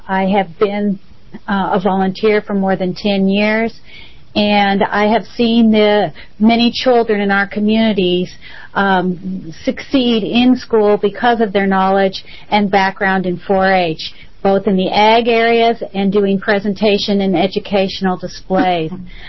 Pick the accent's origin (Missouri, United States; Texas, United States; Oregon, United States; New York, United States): Oregon, United States; I am from Hood River County. I am here in support of OSU Extension. I've lived in Oregon more than 25 years